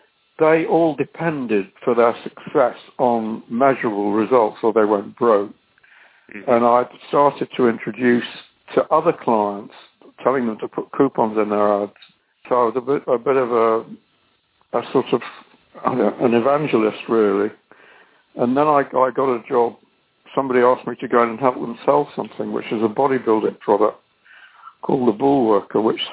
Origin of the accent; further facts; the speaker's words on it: Manchester, North West England, United Kingdom; also born or lived in Liverpool; in Manchester, which is where I come from. Well, I was born in Liverpool.